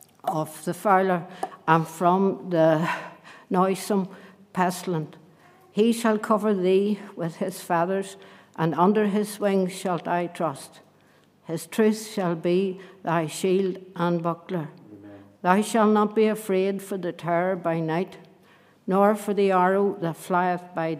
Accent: Portadown, Northern Ireland, United Kingdom; I was originally from Portadown, County Armagh. I was born on the 25th of February, 1955. As I say, if you're working it out, that's 68.

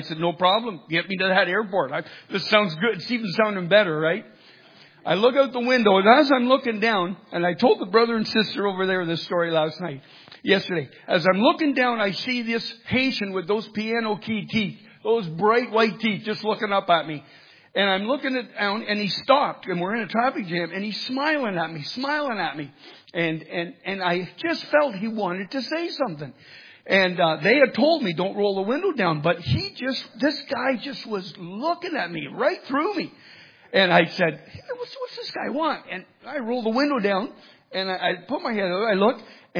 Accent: Toronto, Ontario, Canada; I'm a Canadian, from Toronto.

